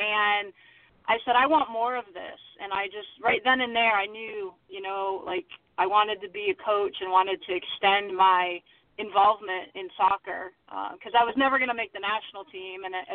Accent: Flint, Michigan, United States; I actually started coaching when I was 15 in my hometown of Flint, Michigan.

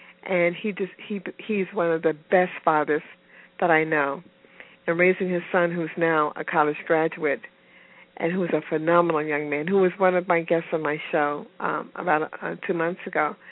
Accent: Memphis, Tennessee, United States; He and I had similar backgrounds. We grew up in Memphis, Tennessee

